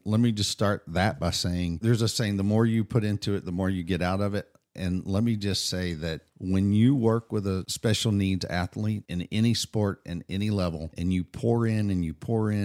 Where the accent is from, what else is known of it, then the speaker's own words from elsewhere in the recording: Houston, Texas, United States; Yeah, I grew up in East Houston and I grew up in the 70s and 80s in East Houston. And number one, it was a very rough area.